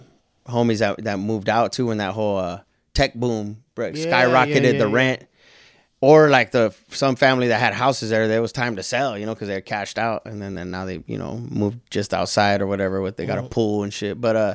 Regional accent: Oxnard, California, United States; also born or lived in San Fernando / San Francisco; Yes, and then we moved to Ventura County. So I went to Oxnard, and then, you know, Chique, as we called it. And then, you know, the neighboring, we were in Ventura, Camarillo, and then I moved up to San Francisco.

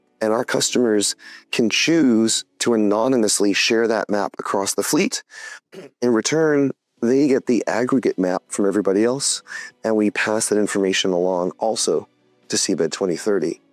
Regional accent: New England, United States; I come from New England, which is the home of the North Atlantic right whales

